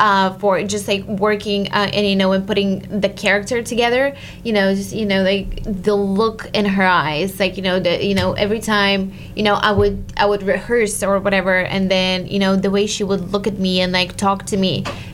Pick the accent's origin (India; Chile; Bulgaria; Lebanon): Bulgaria; moved away as an adult; now in United States; No, I studied engineering in Bulgaria. I grew up in Bulgaria. I moved to the States because of my passion of traveling.